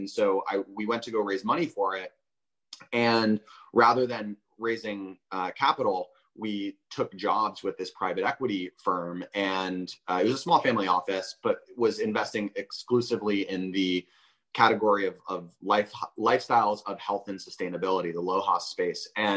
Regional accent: Boulder, Colorado, United States; also born or lived in Portland; So I grew up in Boulder, Colorado. I was actually born in Portland, Oregon, but I grew up in Boulder.

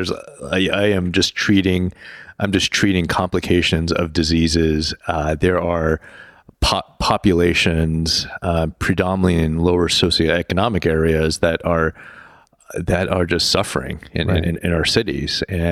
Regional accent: Chicago, Illinois, United States; also born or lived in Houston, United States; working in Newark, New Jersey, growing up in Chicago and Houston and doing part of my training in New York City

